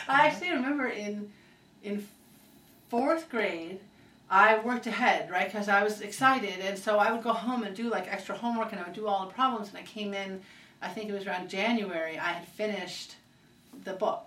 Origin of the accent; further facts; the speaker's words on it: Connecticut, United States; I grew up in Connecticut, but in the eastern part of Connecticut, like where it's very unpopulated there.